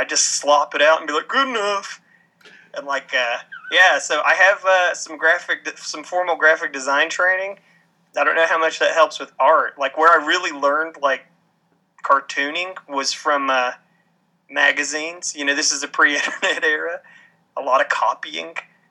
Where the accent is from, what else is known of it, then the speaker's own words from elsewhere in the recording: West Virginia, United States; I grew up in West Virginia. There were no comic stores anywhere.